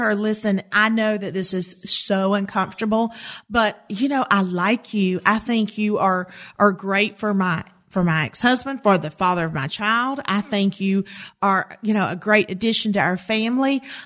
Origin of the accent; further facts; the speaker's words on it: South Carolina, United States; from Columbia, South Carolina, my home state.